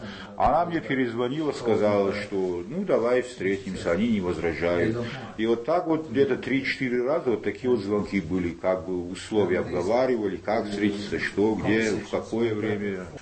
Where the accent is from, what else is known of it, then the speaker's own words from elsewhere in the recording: Russia; я ему сказал, что … что я из России